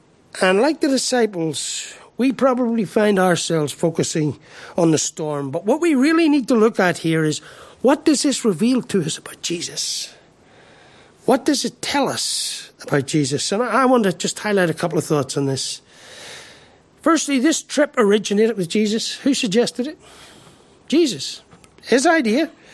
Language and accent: English; Ireland; I'm an Irishman and I really struggle with that.